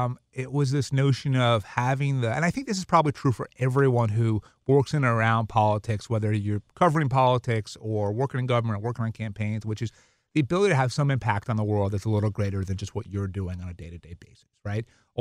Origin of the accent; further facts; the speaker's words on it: New York, United States; I grew up in New York, in Brooklyn, Long Island, first generation American. We didn't really have any money or know anybody.